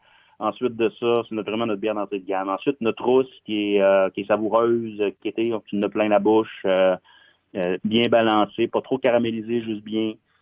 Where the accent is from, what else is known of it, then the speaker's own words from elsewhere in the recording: Roberval, Quebec, Canada; Mon village, ma ville natale, Roberval au Lac-Saint-Jean.